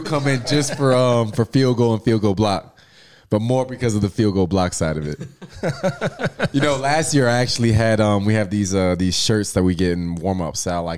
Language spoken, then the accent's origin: English; Louisiana, United States; I grew up in Louisiana, and I grew up on LSU football. And down there, football is damn near a religion.